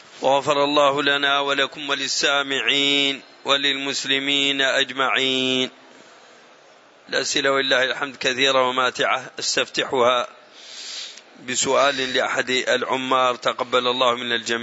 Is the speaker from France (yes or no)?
yes; France; وآتي من بلدي فرنسا مرشدا للحجاج والعمار